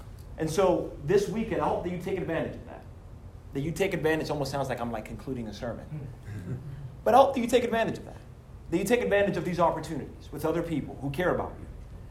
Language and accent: English; New York, United States; So like Ben was saying, I am from New York. I hate the Yankees. Big Red Sox fan.